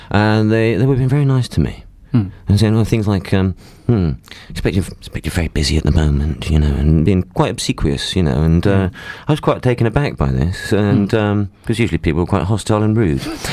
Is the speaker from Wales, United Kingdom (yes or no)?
yes; Wales, United Kingdom; I'm from South Wales, yes.